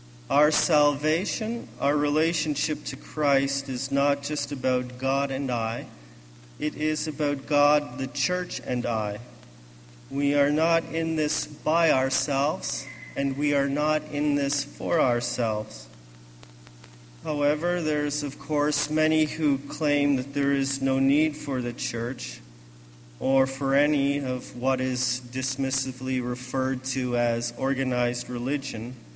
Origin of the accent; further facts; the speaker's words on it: Scarborough, Ontario, Canada; I was born and raised in Scarborough, also called Scarberia